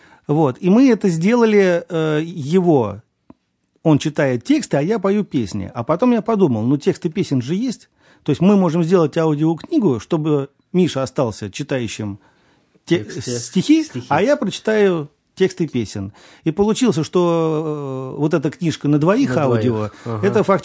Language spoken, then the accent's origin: Russian; Moscow, Russia; вот я был один из Москвы